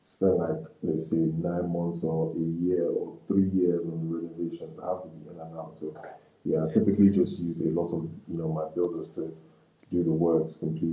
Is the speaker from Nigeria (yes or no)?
yes; Nigeria; the fact that I'm from Nigeria.